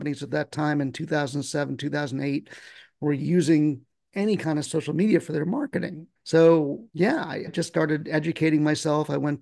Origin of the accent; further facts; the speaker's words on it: New York, United States; I saw this little art show in Central Park. I grew up in New York.